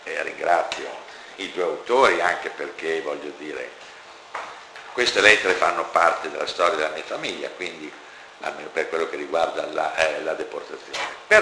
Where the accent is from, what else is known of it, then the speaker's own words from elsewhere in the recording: Milan, Lombardy, Italy; moved away as an adult; now in Rome, Italy; in questi miei 20 anni di romanità, gli altri 50 sono milanesi